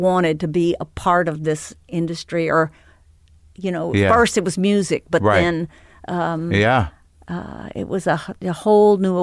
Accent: Texas, United States; And I'm from Texas. And we connected on many different levels.

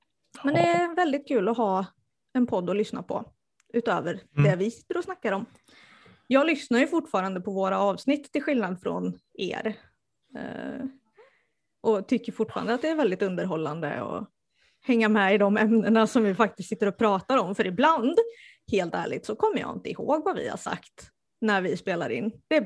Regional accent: Strömstad, Västra Götaland County, Sweden; jag är från Bohuslän. Närmare bestämt Strömstad ursprungligen.

